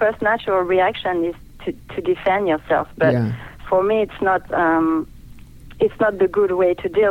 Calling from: France; I'm calling you from France.

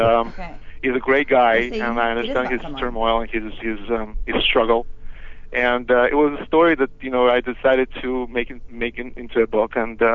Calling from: Sacramento, California, United States; You know what? I think I'm calling from Sacramento.

